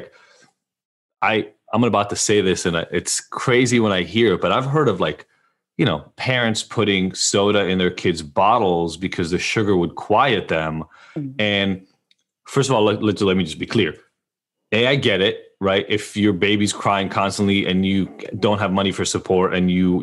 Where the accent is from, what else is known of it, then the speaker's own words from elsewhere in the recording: Israel; I grew up in Israel